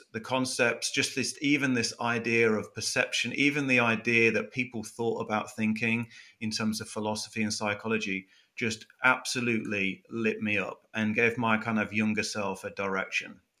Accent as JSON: {"language": "English", "town": "Leicester", "region": "East Midlands", "country": "United Kingdom", "tie": "born or raised there", "said": "Yeah, so like you said, born and raised in Leicester. So Leicester's right in the middle of England."}